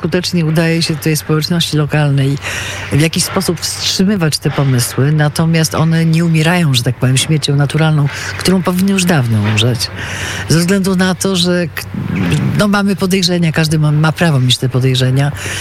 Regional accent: Gdańsk, Pomeranian Voivodeship, Poland; A dla mnie osobiście, jako dla gdańszczanki, ja się urodziłam w Gdańsku, mieszkam tutaj od wielu, wielu lat, kończyłam wszystkie szkoły, z wyjątkiem krótkiej przerwy na studia w Poznaniu, na częściowe studia w Poznaniu. I ja jestem, no, bardzo, że tak powiem, przywiązana do mojego miasta.

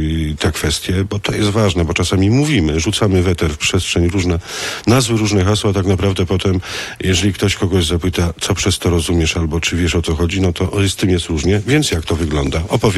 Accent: Roztocze, Poland; I w tej drodze dzisiaj napotykamy takie moje sentymentalne od poniedziałku spotkania, bo przecież jestem stąd.

